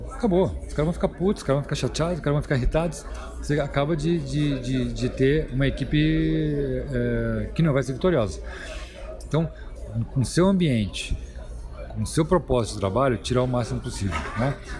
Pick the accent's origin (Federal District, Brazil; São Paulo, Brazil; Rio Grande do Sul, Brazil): Rio Grande do Sul, Brazil; gaúcho, eu sou gaúcho